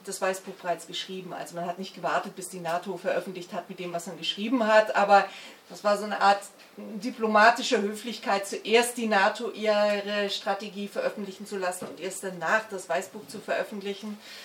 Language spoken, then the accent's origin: German; Baden-Württemberg, Germany; Und mein Heimatbundesland Baden-Württemberg mit seiner grün-schwarzen Regierung hat sich ganz schnell angeboten